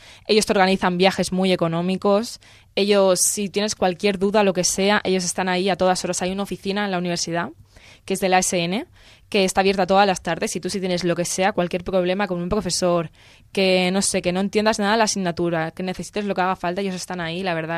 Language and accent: Spanish; Elche, Valencian Community, Spain; now in Milan, Italy; Yo vengo de Elche, que es una ciudad pequeña, y la verdad que fue un cambio muy grande y muy positivo para mí.